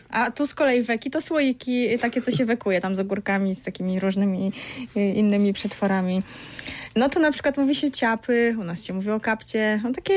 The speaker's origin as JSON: {"language": "Polish", "town": "Olkusz", "region": "Lesser Poland", "country": "Poland", "said": "Ja pochodzę z Olkusza, tam, gdzie te słynne garnki się wyrabia."}